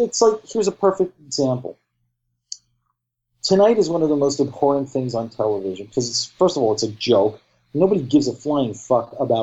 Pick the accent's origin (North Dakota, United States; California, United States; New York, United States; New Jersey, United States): New York, United States; Staten Island; Don't even go there, because I'm telling you right now, I'm from Staten Island. I know people.